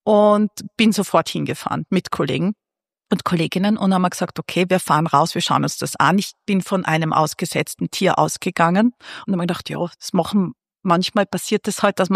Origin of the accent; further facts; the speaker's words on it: Austria; Gerade bei uns in Österreich